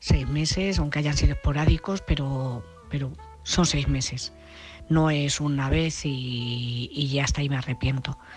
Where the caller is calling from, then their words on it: Madrid, Community of Madrid, Spain; de Madrid